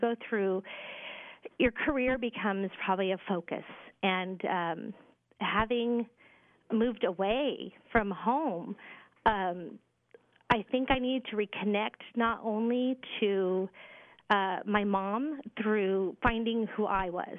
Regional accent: Dallas Center, Iowa, United States; I grew up in small town Iowa, you know, outside of Des Moines and farm country

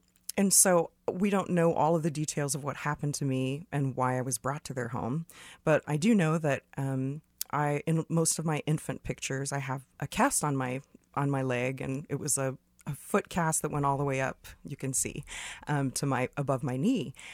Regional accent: Clay Center, United States; So growing up in Clay Center, I was one of just a couple children of color. And my dad used to farm.

